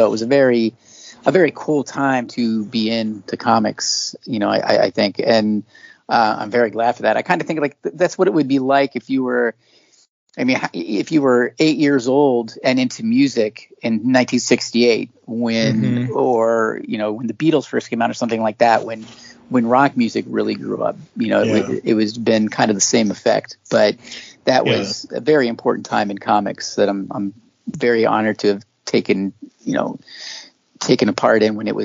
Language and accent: English; Ohio, United States; I'm from Ohio, about 60 miles south of Cleveland, but my sister ended up moving to Cleveland.